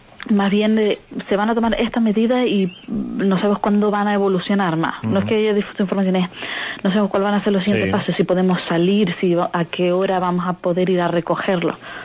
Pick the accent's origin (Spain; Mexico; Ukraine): Spain; Canary Islands; Soy de Tenerife.